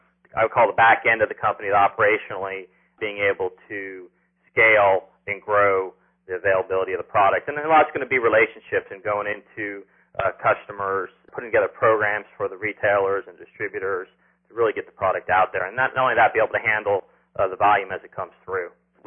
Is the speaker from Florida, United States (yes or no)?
yes; Florida, United States; Yeah, I grew up in Florida and fished Gambler, a long time